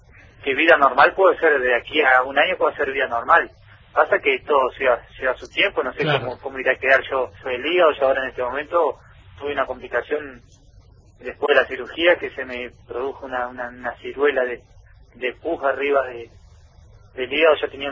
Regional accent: Entre Ríos, Argentina; De Entre Ríos.

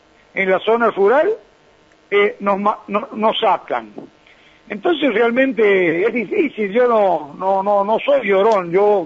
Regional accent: San Luis, Argentina; soy un ciudadano de San Luis que merezco tener el mismo trato

